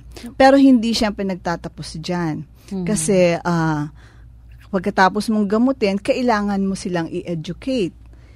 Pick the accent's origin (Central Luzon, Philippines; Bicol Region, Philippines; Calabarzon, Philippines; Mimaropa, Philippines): Bicol Region, Philippines; doon sa probinsya namin, taga Bicol po ako eh.